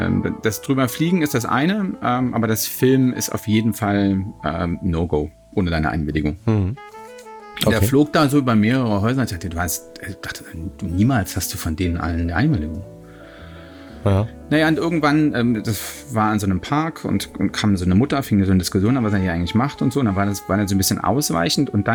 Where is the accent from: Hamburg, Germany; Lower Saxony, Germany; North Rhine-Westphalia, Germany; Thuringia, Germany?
Hamburg, Germany; also meine Heimatstadt Hamburg, mehrfach gedreht